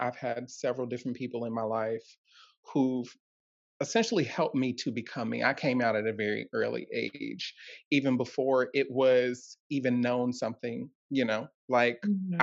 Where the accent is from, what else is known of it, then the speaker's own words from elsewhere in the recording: Ohio, United States; Actually, I'm from Ohio.